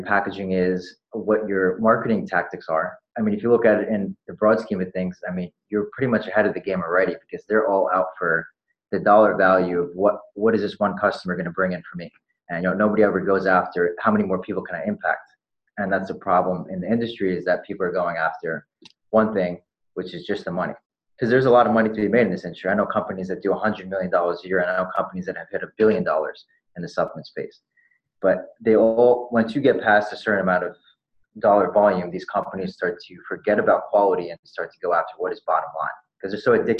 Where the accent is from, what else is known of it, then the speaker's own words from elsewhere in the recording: New Jersey, United States; now in Los Angeles, United States; I'm originally from New Jersey, but right now I live in Los Angeles.